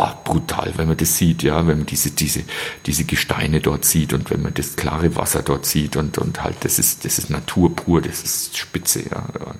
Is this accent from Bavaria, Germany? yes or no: yes; Selb, Bavaria, Germany; so runterschau von Lengenau so runter auf meine Heimatstadt Selb und dann hier das Fichtelgebirge